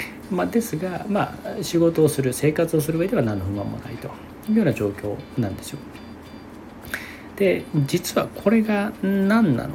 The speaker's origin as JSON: {"language": "Japanese", "region": "Nara", "country": "Japan", "tie": "born or raised there", "said": "自慢じゃないですけど、私奈良に生まれて、で普通の小学生を奈良で過ごして、小学校の6年間で我が学校に外国人は0人でしたね。で中学高校とこれも奈良に行ったんですけども"}